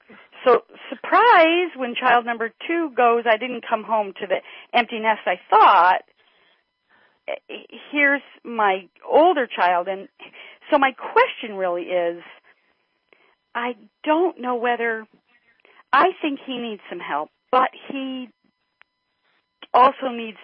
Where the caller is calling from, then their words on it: Sacramento, California, United States; Sacramento, California.